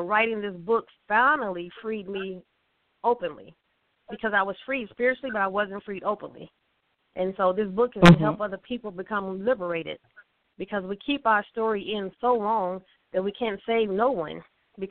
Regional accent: Arkansas, United States; I was born and raised in Arkansas, and so I came from an entrepreneur family.

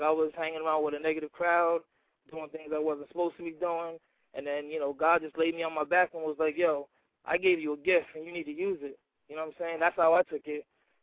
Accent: Providence, Rhode Island, United States; He's from Pawtucket. I'm from Providence, which is not far

